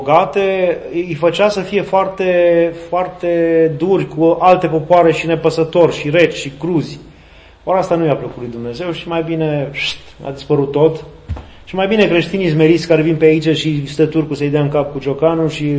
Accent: Romania; Noi suntem români buni. Buni.

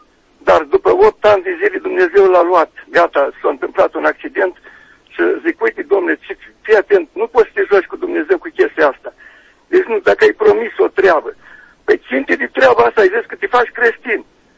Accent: Comănești, Bacău County, Romania; de la Comănești, Bacău.

